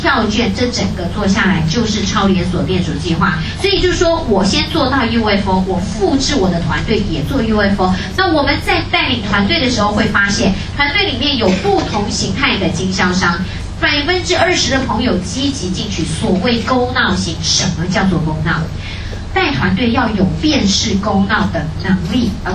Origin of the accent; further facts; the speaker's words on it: Taiwan; 我们台湾人哦，好重视所谓 emoji 的事情